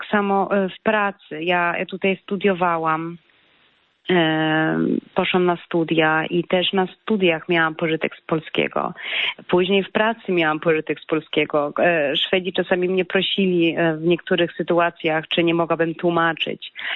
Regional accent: Sweden; ja się czuję bardzo Polką, choć tu się urodziłam w Szwecji, ja tutaj wzrastałam, mam szwedzkie koleżanki, praktycznie żadnej polskiej

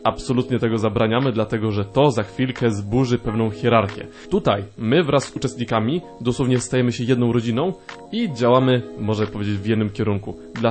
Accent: Wrocław, Lower Silesian Voivodeship, Poland; Jestem z Wrocławia

